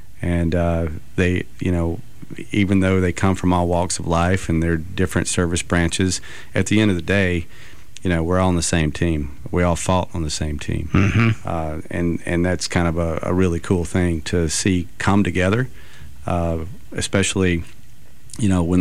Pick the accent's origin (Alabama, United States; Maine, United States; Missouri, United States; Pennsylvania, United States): Alabama, United States; Mobile; This is so, you know, I'm a hometown boy. I grew up in Mobile. I love Mobile, even though I live away.